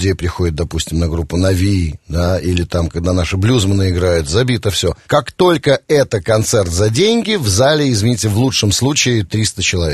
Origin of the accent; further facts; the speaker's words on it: Belarus; Мы, белорусы, не пробивные, не амбициозные.